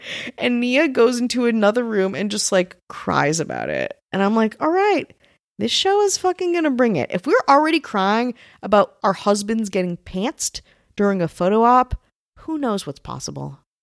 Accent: Midwest, United States; As another Midwesterner, I appreciate it.

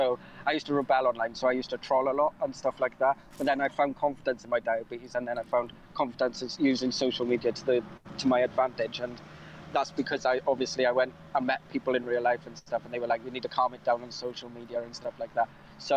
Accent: Wales, United Kingdom; because I'm from Wales

